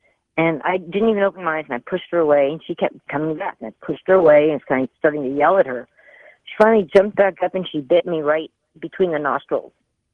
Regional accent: San Francisco, California, United States; I grew up in San Francisco, big city

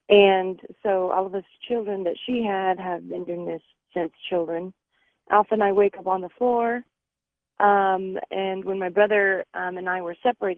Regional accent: California, United States; born there; I was born in 1968 in California

